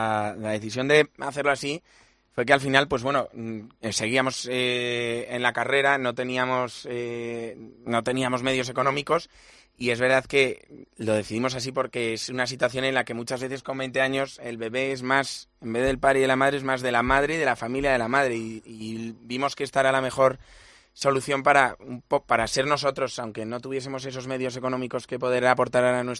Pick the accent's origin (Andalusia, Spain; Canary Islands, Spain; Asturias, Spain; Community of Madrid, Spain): Community of Madrid, Spain; Alcobendas; Yo soy muy de Alcobendas